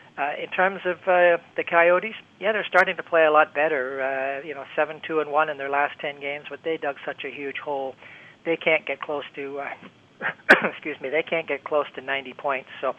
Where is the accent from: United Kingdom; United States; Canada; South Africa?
Canada; As a Canadian, I want to see them stay.